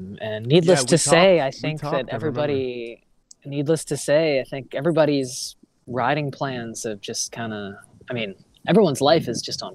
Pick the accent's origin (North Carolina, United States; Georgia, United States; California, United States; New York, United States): New York, United States; Manhattan; I mean, I'm from Manhattan. I grew up in Manhattan.